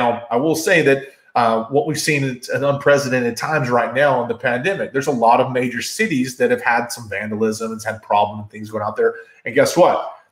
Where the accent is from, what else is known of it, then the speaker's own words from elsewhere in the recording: North Carolina, United States; So let's just talk about North Carolina, my home state. I love North Carolina.